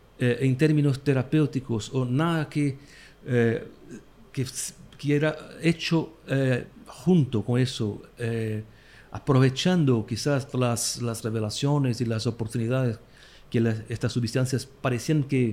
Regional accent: São Paulo, Brazil; Spanish is a second language; now in Brasília, Brazil; soy de Brasil, de São Paulo, ¿no? Uh-huh. Pero hace 6 años que vivo en Brasilia.

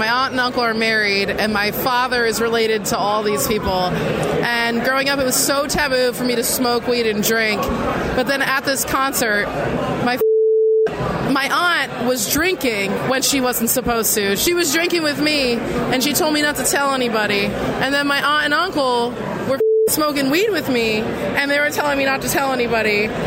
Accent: Trumbull, Connecticut, United States; I'm from Trumbull, Connecticut.

